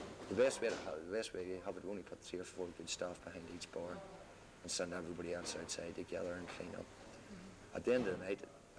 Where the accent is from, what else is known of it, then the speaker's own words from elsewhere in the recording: Ireland; I'm from Ireland and I'm a full-time barman